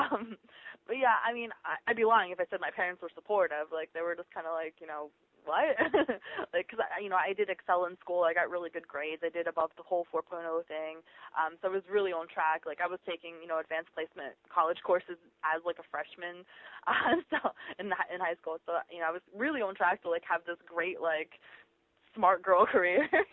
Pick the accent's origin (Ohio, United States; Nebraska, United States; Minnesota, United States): Ohio, United States; I was from the Central Ohio area, so, you know, I grew up here, you know, went to school and did all the sports and everything else that everybody else did in high school.